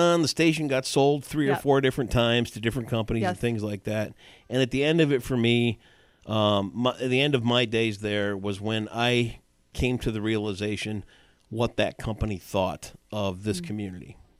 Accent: Sparta, Michigan, United States; Because I grew up in Sparta, everything that was going on was in Muskegon.

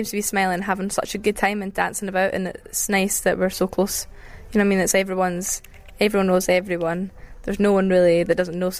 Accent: Edinburgh, Scotland, United Kingdom; Edinburgh.

